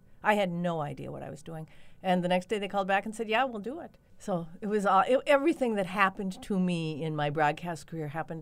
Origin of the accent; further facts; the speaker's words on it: Duluth, Minnesota, United States; I'm originally from Duluth.